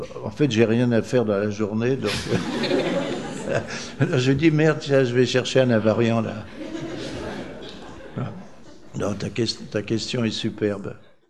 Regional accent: Papua New Guinea

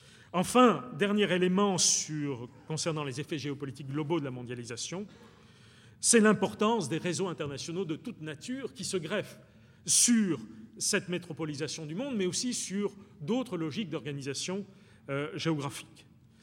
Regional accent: France; nous sommes souvent, en tant que Français, pris dans une logique d'appréciation

